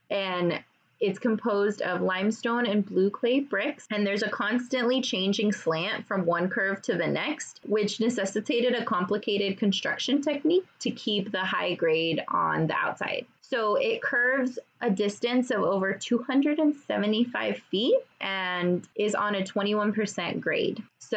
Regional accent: California, United States; I mean, I'm from California. I should know this street.

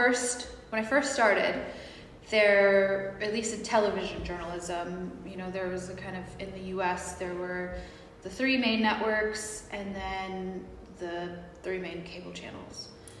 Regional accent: United States; I grew up during an era of a lot of conflict. I grew up in America

